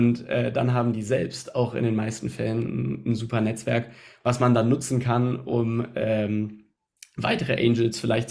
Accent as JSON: {"language": "German", "region": "St. Gallen", "country": "Switzerland", "tie": "born or raised there", "said": "bin aus der Schweiz. Bin tatsächlich in der Nähe von St. Gallen aufgewachsen"}